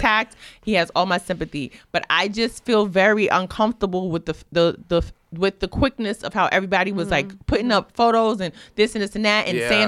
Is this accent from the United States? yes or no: yes; New York City, New York, United States; growing up in New York City, we had three major newspapers and you knew how they were going to attack each story by the slant.